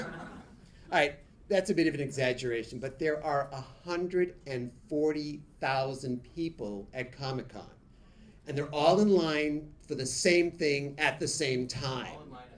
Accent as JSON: {"language": "English", "town": "Boston", "region": "Massachusetts", "country": "United States", "said": "the bartender found out that I was from Boston. Oh, Boston, big sports town, he says."}